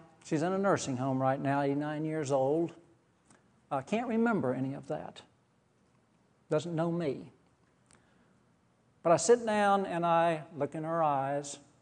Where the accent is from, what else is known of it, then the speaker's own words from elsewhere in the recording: Georgia, United States; also born or lived in Florida; I was not unlike many of you growing up in South Georgia and South Florida, both.